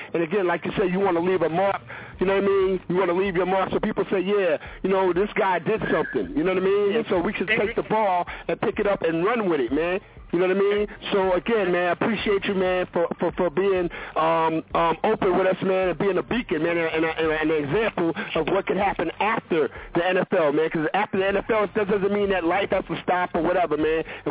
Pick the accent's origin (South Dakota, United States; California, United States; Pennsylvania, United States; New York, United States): New York, United States; as being a New Yorker, you know what I mean, could really talk to you about the vibe.